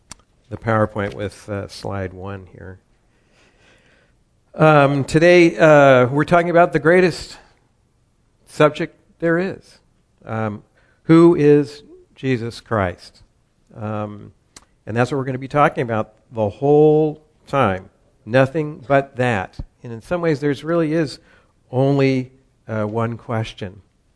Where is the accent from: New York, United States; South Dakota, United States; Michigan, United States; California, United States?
California, United States; Glendale; Now, I grew up in California, actually, right next to Pasadena, and knew about Ambassador College. I grew up in Glendale, California, and went to Fuller Seminary